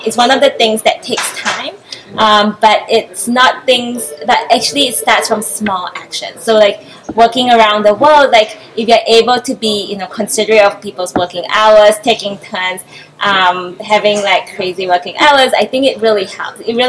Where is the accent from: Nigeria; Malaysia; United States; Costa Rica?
Malaysia; I'm from Malaysia